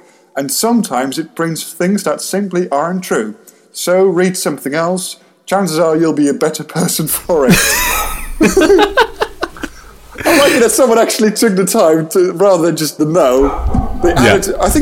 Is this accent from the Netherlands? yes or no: yes; Netherlands; I have to say, it's interesting for me as well, the Daily Mail, because I'm coming from Holland, we don't really have a newspaper like the Daily Mail.